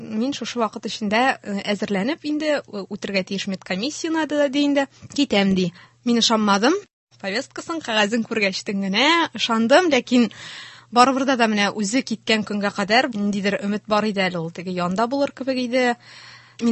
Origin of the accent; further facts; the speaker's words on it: Aznakayevo, Tatarstan, Russia; Мин үзем Азнака ягыннан, безнең менә Казанга кадәр ора 300 чакрым чамасы